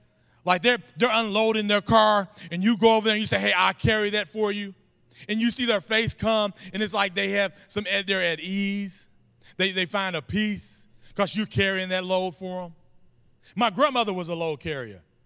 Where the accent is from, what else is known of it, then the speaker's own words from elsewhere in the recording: Guthrie, Oklahoma, United States; because we grew up in a small town, I grew up in Guthrie